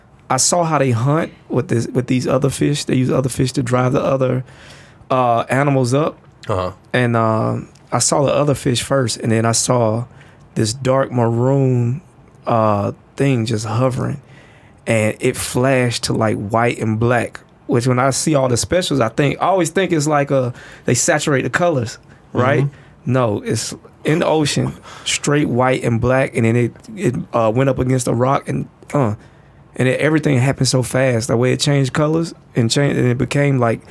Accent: Georgia, United States; I'm from Georgia.

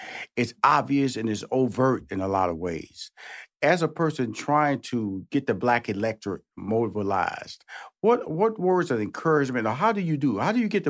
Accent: Houston, Texas, United States; I'm from Houston, Texas. So I claim all parts. So you have to go through East Texas to get to my hometown of Houston, Texas.

